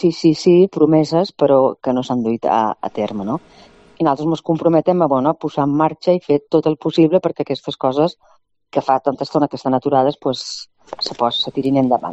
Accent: Valencian Community, Spain; now in Menorca, Spain; Jo som valenciana, però ja fa 25 anys que va arribar a Menorca i, bueno, ja no he partit d'aquí, aquí m'he quedat.

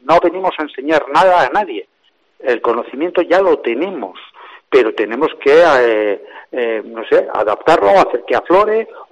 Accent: Pamplona, Navarre, Spain; born there; yo lo digo desde Pamplona, porque estoy en Pamplona, porque nací en Pamplona

